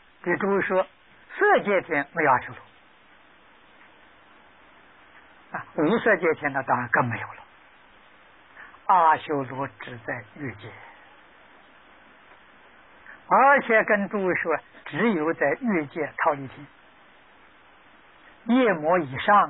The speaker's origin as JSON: {"language": "Chinese", "country": "China", "said": "我们中国人有这个理想，没看到人做到。"}